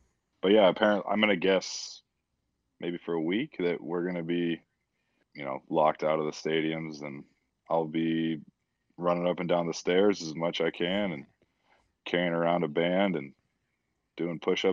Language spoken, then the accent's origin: English; California, United States; I know growing up in Northern California, I always wanted to go to Stanford.